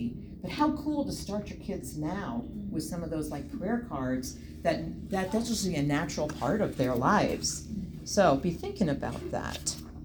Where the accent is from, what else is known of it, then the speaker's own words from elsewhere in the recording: Virginia, United States; We're from Virginia. You know, Virginia is for lovers.